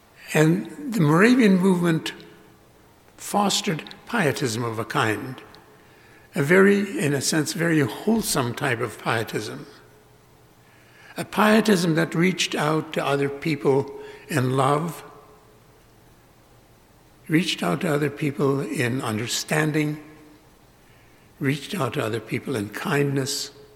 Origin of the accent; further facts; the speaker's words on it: Grunthal, Manitoba, Canada; Now, I grew up in Grunthal, in the hotbed area of evangelism in Manitoba. Not Grunthal so much, but that whole area, Steinbeck, Rosenart, Gorditz, there were so many other villages, Landmark among others.